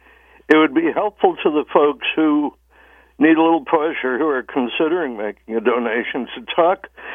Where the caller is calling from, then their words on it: Norwich, Connecticut, United States; I'm calling from Norwich, Connecticut.